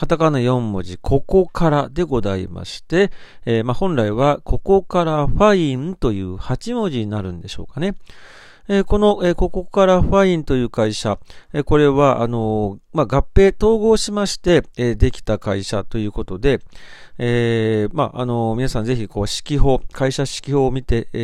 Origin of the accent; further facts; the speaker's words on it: Kansai, Japan; 私も関西出身ですので、